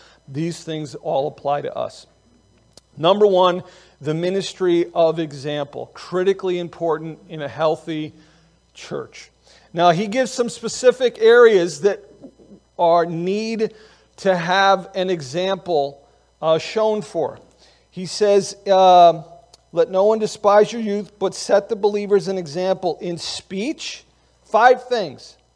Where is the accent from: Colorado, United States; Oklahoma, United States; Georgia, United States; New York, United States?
New York, United States; New York City; I grew up down in New York City. And, you know, we're just kind of loud down there.